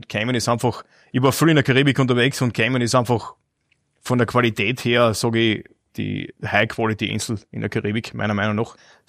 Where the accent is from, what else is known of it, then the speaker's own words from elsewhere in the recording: Wolfsberg, Carinthia, Austria; Lavantal, Wolfsberg, Kärnten.